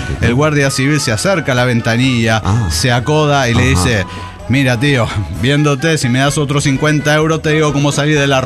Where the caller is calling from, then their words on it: Tarija, Bolivia; Soy el Rosonero de Guadalquivir de Tarija, Bolivia.